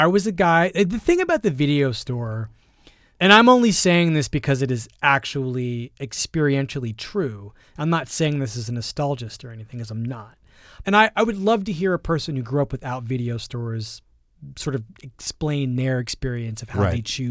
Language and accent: English; Philadelphia, Pennsylvania, United States; I grew up poor in Philadelphia. My parents didn't have a lot of money. My parents were divorced. My mom raised me by herself.